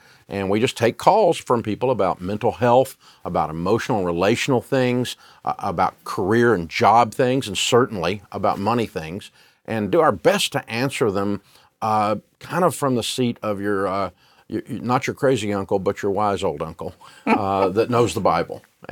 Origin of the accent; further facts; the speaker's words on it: Nashville, Tennessee, United States; accent: Southern; started out with just this hillbilly kid in Nashville, Tennessee, that had a horrible accent. Now, I've still got my accent, but I got rid of the horrible part.